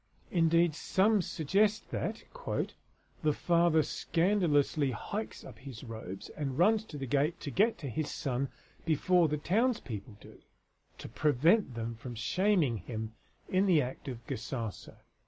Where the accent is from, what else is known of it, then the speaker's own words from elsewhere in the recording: Australia; As an Australian, I have no idea what a sheet cake is.